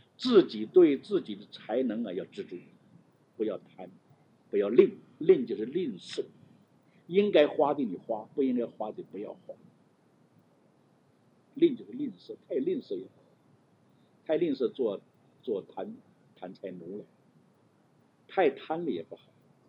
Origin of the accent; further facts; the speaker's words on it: North China, China; 比如我们的家乡北方，就是冬天冷是冷，夏天热就是热，冷热分的这个序分呢分的很清楚。